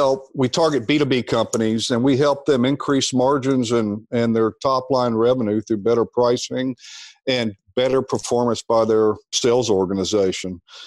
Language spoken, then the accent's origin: English; Little Rock, Arkansas, United States; I grew up in Little Rock, Arkansas.